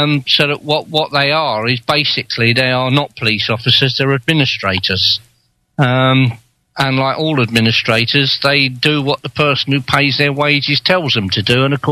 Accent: England, United Kingdom; Well, basically, I'm English. I don't like what's happening with my country one little bit.

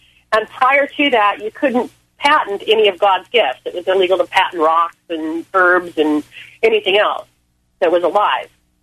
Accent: California, United States; I'm from Southern California. I was in the L.A. area, which is where this happened.

